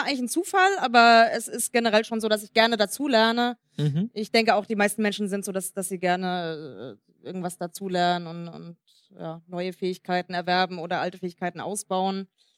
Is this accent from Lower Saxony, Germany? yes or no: no; Karlsruhe, Baden-Württemberg, Germany; Ich komme aus Karlsruhe